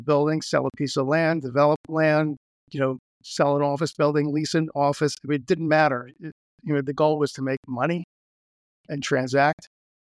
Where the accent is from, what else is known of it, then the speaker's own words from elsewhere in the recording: Queens, New York, United States; also born or lived in East Brunswick, United States; Well, I originally grew up in New York, but we moved to New Jersey in 1965 from Queens.